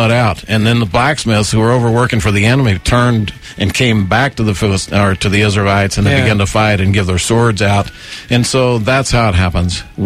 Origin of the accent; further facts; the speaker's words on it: United States; I said, I run as a Republican, but I serve as an American.